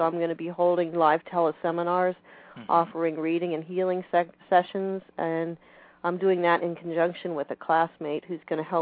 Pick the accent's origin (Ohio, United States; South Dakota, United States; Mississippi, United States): Ohio, United States; also born or lived in Pittsburgh; Well, I was born in Pittsburgh, and my father was a traveling salesman, and he wanted to be closer to his territory, so he moved to Ohio.